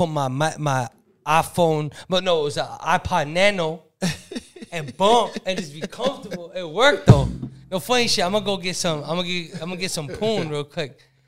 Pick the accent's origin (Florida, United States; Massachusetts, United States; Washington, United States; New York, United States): New York, United States; Bronx; Like literally, I'm from Sedgwick. I'm from Kingsbridge, right? Me going to Allerton is like, bro, that's crazy.